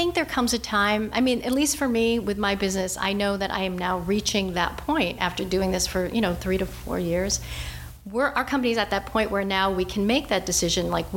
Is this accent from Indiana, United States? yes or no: no; Westerly, Rhode Island, United States; So Westerly, Rhode Island had we had the beloved Latin teacher.